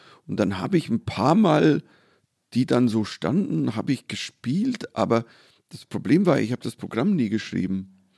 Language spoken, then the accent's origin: German; Germany; So, also als Deutscher, der da whatever.